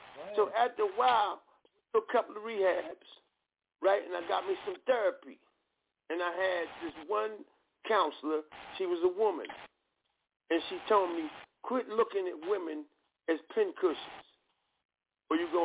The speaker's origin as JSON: {"language": "English", "town": "Paterson", "region": "New Jersey", "country": "United States", "tie": "born or raised there", "said": "I'm from Fourth Ward. I lived where I was born in Alabama Projects. We lived everywhere in the city of Patterson"}